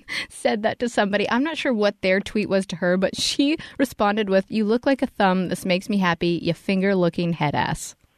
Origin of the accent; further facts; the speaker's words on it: Canada; Talking about me being Canadian.